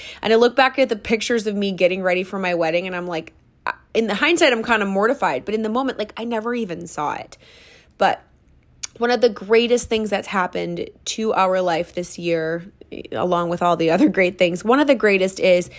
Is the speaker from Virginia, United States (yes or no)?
no; Minnesota, United States; it doesn't feel like a lot like Christmas, what I'm used to from the Midwest and Minnesota and all